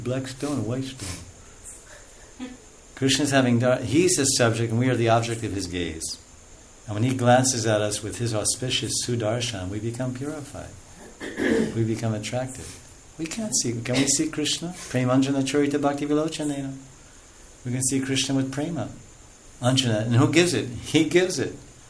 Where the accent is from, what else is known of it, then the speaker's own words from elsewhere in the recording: Russia; Look, I'm from Russia. We like peanut butter cookies.